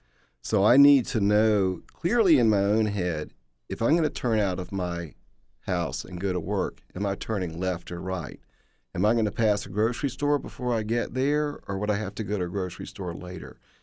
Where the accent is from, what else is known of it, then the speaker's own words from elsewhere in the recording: the South, United States; accent: Southern; As a Southerner, of course, and an English teacher, I sort of carry two chips on my shoulder.